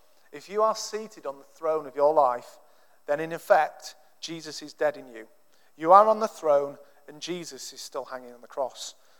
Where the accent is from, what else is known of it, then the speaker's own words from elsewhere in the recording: Yorkshire and the Humber, United Kingdom; I'm going to call him Zacchaeus because I'm from Yorkshire.